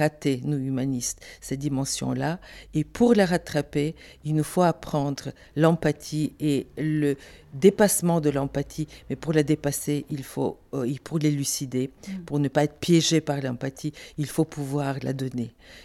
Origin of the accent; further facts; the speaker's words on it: Bulgaria; Quand j'étais ado en Bulgarie, c'était le moment des Spoutnik, des découvertes comme ça, du cosmos, etc.